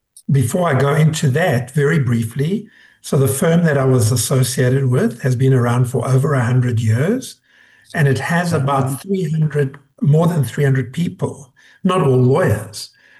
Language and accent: English; Vanderbijlpark, Gauteng, South Africa; also born or lived in Johannesburg; So I was born in Vanderbijl Park, Vereeniging, and grew up there, and then moved to Johannesburg to start high school.